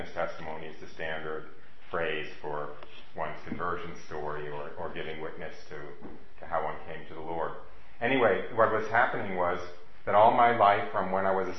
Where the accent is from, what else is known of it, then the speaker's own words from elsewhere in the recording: United States; I was born and raised Jewish in the United States, quite Jewish, quite religiously Jewish, and also entirely socially Jewish